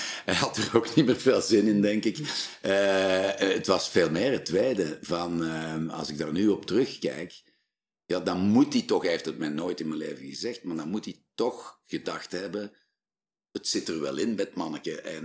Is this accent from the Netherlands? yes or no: no; Flanders, Belgium; want wij zijn Vlamingen en wij kijken altijd naar onze groep.